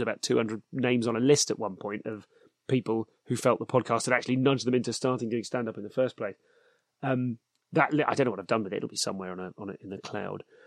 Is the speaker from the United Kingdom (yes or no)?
yes; United Kingdom; I'm too British to sit there and broadcast people telling me that the thing's important to them.